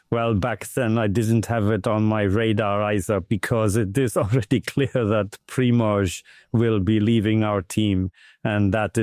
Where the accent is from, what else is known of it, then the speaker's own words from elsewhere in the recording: Brugelmühle, Germany; And I grew up in Brugelmühle.